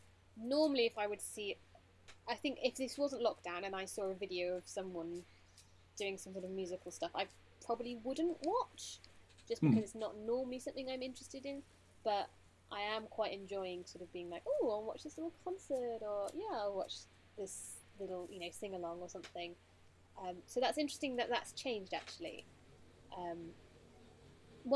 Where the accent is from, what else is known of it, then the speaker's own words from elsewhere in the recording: England, United Kingdom; I'm English